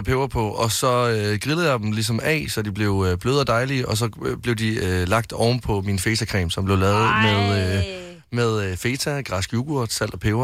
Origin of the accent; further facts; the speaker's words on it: Varde, Region of Southern Denmark, Denmark; jeg tilbringte min sommerferie hjemme i Varde.